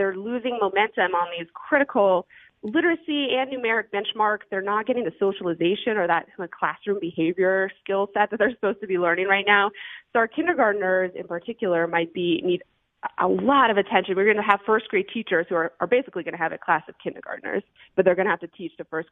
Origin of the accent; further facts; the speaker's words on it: Denver, Colorado, United States; I grew up in South Denver. I went to Cherry Creek High School.